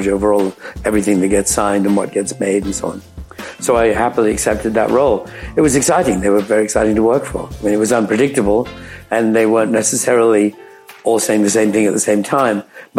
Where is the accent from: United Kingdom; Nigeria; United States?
United Kingdom; England; you know, I'm English, James is from the East Coast